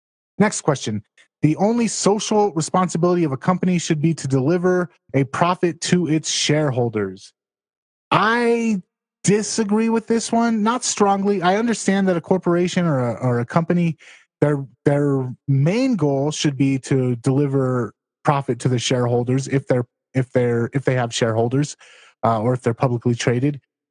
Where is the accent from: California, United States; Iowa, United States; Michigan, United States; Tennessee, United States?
California, United States; Los Angeles; I grew up in Los Angeles. The water there is garbage, and bottled water there is great.